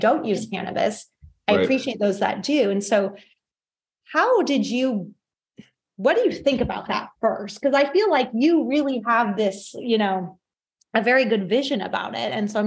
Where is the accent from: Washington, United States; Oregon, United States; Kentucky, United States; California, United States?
Oregon, United States; Portland; You know, it's interesting because like growing up, I'm from Portland. Like a lot of my friends have dispensaries, like cannabis, weed, whatever.